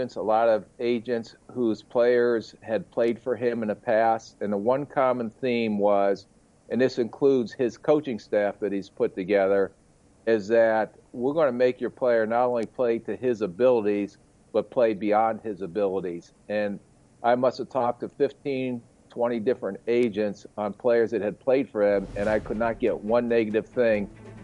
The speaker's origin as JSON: {"language": "English", "town": "Canton", "region": "Ohio", "country": "United States", "tie": "born or raised there", "also_born_or_lived": "Massillon", "said": "Well, I grew up actually in Canton, Ohio, and then we moved to Massillon during my sophomore year."}